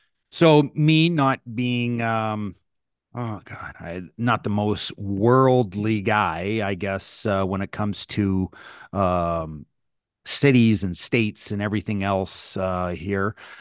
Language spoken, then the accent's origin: English; East Coast, Canada; I'm Canadian from the East Coast